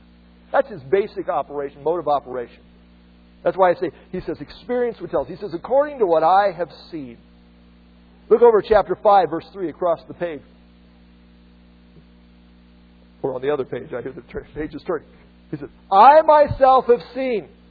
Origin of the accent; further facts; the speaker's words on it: Iowa, United States; I'm from Iowa, believe me.